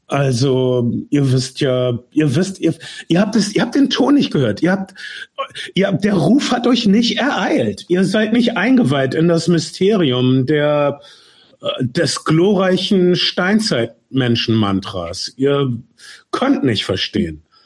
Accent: North Rhine-Westphalia, Germany; Und ich bin in Nordwestfalen aufgewachsen

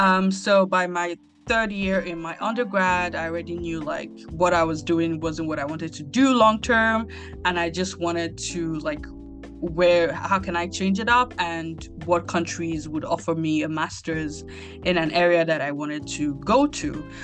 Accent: Nigeria; now in France; I'm from Nigeria, but I've been living in France for about 4 years plus.

